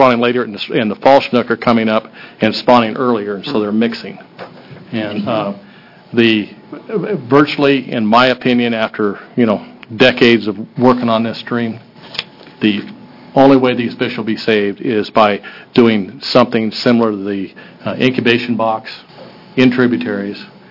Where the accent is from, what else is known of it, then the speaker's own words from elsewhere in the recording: Gold Beach, Oregon, United States; I'm from Gold Beach, Oregon.